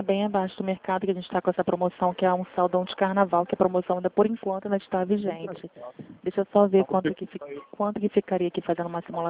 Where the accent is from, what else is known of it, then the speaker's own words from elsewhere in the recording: Rio de Janeiro, Brazil; Eu sou do Rio